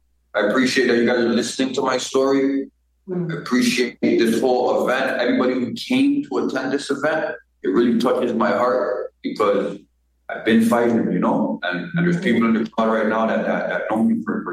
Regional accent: Canada; I'm from Canada.

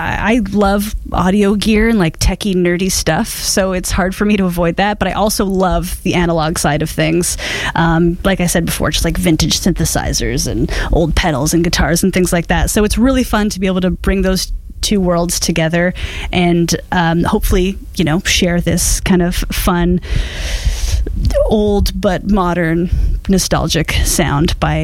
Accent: Montreal, Quebec, Canada; for the first time in my hometown of Montreal.

